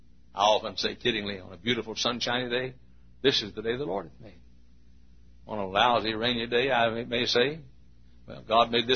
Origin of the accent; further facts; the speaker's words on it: Italy, Texas, United States; I'm from Italy, and I call it my tombstone. There came a flood in Italy when I was a young boy.